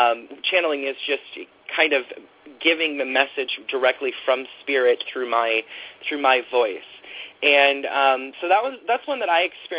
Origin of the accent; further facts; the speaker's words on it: Kansas City, Missouri, United States; I'm from Kansas City, but I live in a small town now.